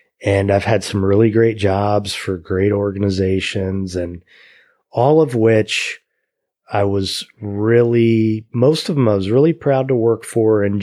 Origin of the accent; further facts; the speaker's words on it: Midwest, United States; growing up in the Midwest where the work ethic is what it is, it took me a long time to kind of tease that stuff out